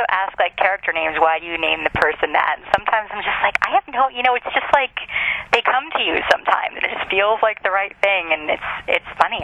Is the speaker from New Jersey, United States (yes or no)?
yes; Freehold, New Jersey, United States; I am from New Jersey, yeah.